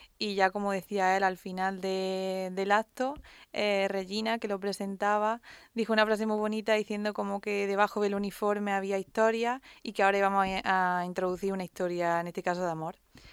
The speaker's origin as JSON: {"language": "Spanish", "town": "Córdoba", "region": "Andalusia", "country": "Spain", "said": "a mí me hace mucha ilusión que sea en Córdoba, en mi pueblo, y eso sí lo teníamos hablado, que sería allí."}